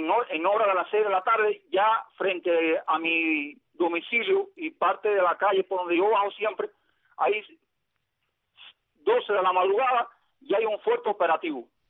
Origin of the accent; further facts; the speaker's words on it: Cuba; nosotros somos los cubanos y somos los que estamos en Cuba